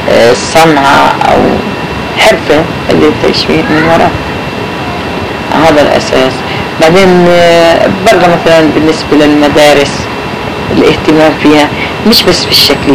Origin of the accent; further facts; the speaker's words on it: Palestine; انا ابن فلسطين